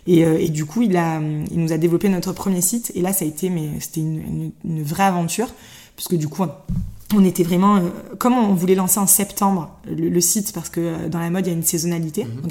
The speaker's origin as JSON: {"language": "French", "town": "Marseille", "region": "Provence-Alpes-Côte d'Azur", "country": "France", "said": "Parce que nous, chez nous, à Marseille, on dit ça. On redescend à Marseille."}